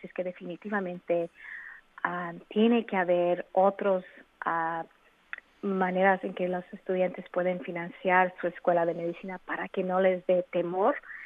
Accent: California, United States; me crié en el Valle de San Joaquín y con la meta y la esperanza de regresar al Valle de San Joaquín, aquí estoy. Las personas que vivimos en este valle

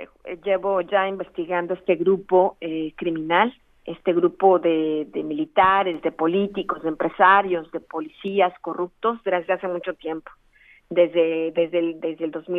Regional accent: Mexico; moved away as an adult; Yo salí de México desde el año 2014, después de un gravísimo atentado que ocurrió en mi casa

